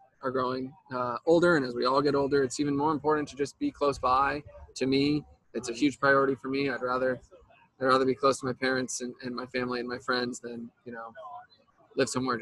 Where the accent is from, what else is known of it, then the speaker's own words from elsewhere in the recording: Los Angeles, California, United States; Yeah, I grew up in Los Angeles. Went east for school for a little bit and have been back ever since.